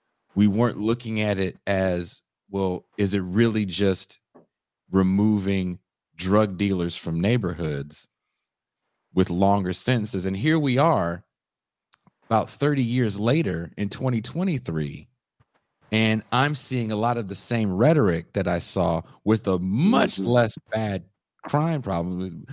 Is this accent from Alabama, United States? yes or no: no; Richmond, California, United States; also born or lived in Oakland; I'm from down the road, and I was born in Oakland, grew up in Richmond, California.